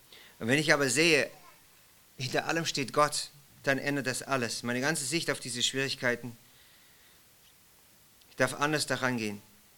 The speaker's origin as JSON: {"language": "German", "region": "Swabia", "country": "Germany", "said": "Ich bin ein Schwabe, deswegen. Ich bin Schwabe"}